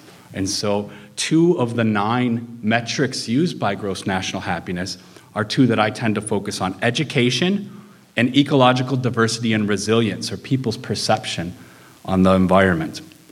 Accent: Detroit, Michigan, United States; now in Spokane, United States; I live in Spokane and I come from Detroit

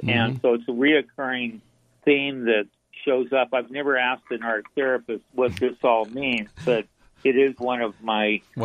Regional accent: Spokane, Washington, United States; also born or lived in Seattle / New York City / San Francisco / Portland; I grew up in Spokane, but I lived in Seattle and then New York City, San Francisco, Portland, Oregon, before I came here.

